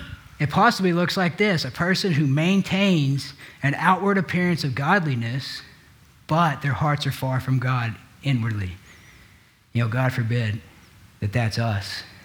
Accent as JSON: {"language": "English", "region": "Texas", "country": "United States", "tie": "born or raised there", "said": "And my home state is riddled with them."}